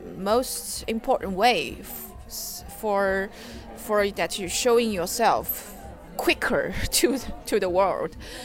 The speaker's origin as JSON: {"language": "English", "region": "Shanghai", "country": "China", "second_language": "English", "said": "I come from Shanghai, China, yes, yes."}